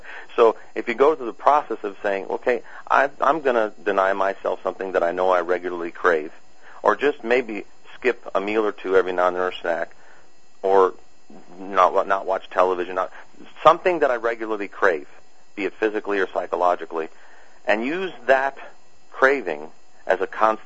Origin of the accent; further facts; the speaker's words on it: United States; Well, as an American, I'll agree with you.